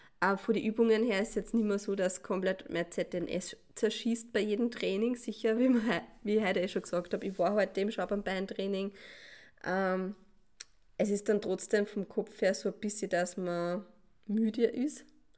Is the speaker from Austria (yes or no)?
yes; Austria; Das heißt, da werde ich nicht dabei sein, bin eine Österreicherin.